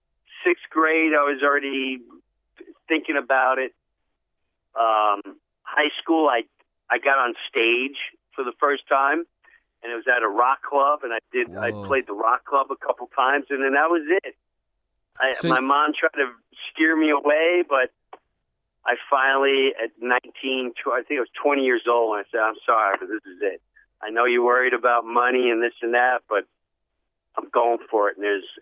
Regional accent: Long Island, New York, United States; I grew up in Long Island.

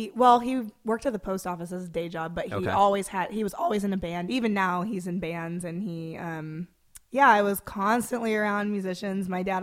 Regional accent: Skyway, Washington, United States; I grew up in Skyway, so I was in the hood.

